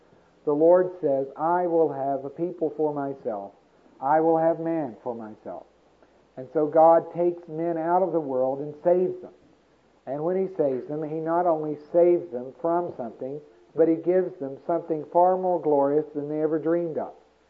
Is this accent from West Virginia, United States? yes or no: yes; West Virginia, United States; And I grew up in West Virginia, so I'm not sure I know what the problem is.